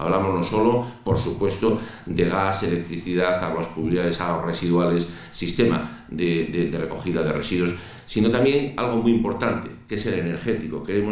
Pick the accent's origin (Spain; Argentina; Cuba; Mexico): Spain; Castile and León; pues soy leonés, ¿no? Y puedo decir que si yo tengo un pueblo, es Villa de Álvarez del Páramo, porque aunque no nací ahí, he hecho muchos veranos en la organización Camino de Santiago, y por lo tanto, pues lo siento como propio.